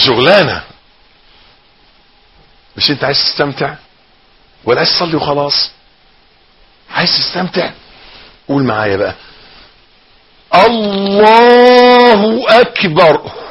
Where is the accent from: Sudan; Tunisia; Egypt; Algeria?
Egypt; عيبنا احنا كمصريين ان احنا بنتكلم من مناخيرنا ما بنتكلمش من بقنا